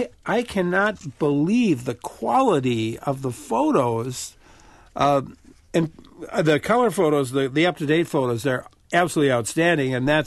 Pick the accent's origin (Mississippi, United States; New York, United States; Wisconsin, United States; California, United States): Wisconsin, United States; Madison; I grew up practically on Singelkau Road, so it was a lot of fun for me to see that.